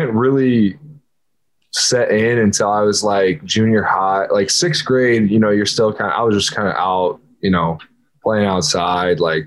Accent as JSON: {"language": "English", "town": "Iowa City", "region": "Iowa", "country": "United States", "tie": "born or raised there", "said": "But then, you know, growing up in Iowa City, in the state"}